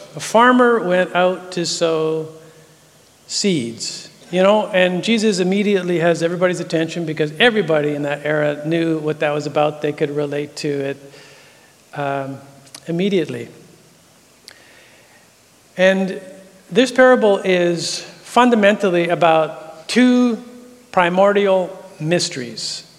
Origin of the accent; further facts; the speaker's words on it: Vancouver, British Columbia, Canada; So I'm from Vancouver, British Columbia.